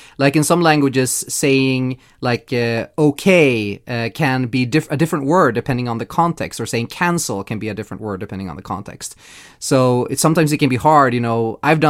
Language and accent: English; Sweden; English is a second language; now in Poland; Just a little trip to Sweden, like I try to do every once in a while to, you know, visit my home country, since it's so easy to get between Poland and Sweden.